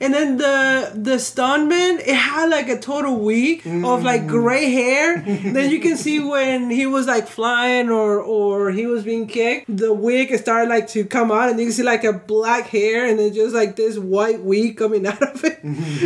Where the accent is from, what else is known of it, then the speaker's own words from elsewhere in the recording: Mexico; We don't have chili in Mexico.